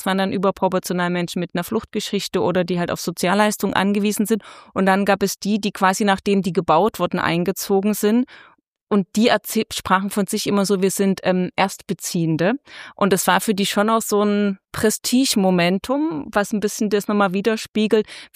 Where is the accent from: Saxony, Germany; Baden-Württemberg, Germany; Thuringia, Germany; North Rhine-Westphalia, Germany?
Saxony, Germany; Dresden; Ich bin ja bekanntermaßen in Dresden groß geworden.